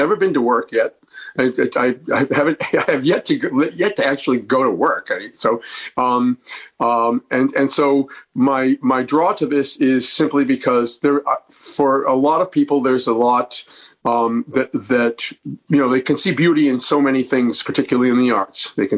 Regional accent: Massachusetts, United States; Well, I grew up on the South Shore here, and I went to college for music education

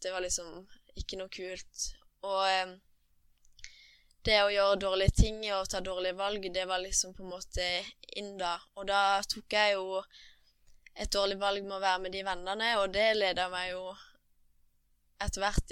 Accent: Kristiansand, Agder, Norway; Jeg ble født i Kristiansand på Nordland, det er nærmest Søgne. På en gård oppe på Eidså. Der bor jeg med familien min, mamma og pappa, og så er vi 6 søsken da.

